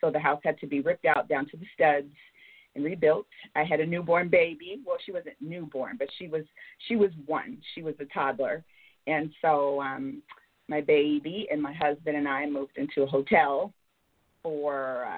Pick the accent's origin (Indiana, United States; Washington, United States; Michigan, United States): Indiana, United States; Terre Haute; I'm from Terre Haute, Indiana, so it was a three-hour drive on Highway 41